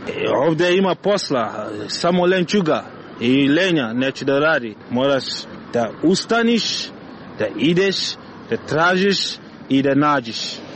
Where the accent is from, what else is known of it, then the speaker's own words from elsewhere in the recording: Ghana; Serbian is a second language; Ja sam iz Gane.